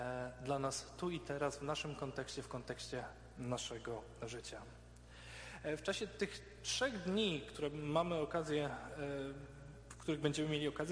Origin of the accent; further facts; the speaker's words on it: Dzięgielów, Silesian Voivodeship, Poland; jestem sąsiadem z Dzięgielowa i to z mojej rodzinnej miejscowości